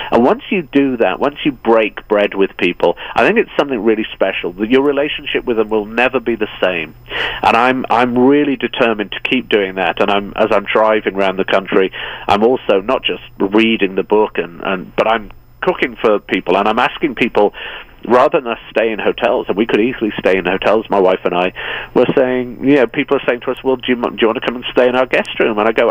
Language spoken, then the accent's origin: English; United States; I can say we now, I'm an American.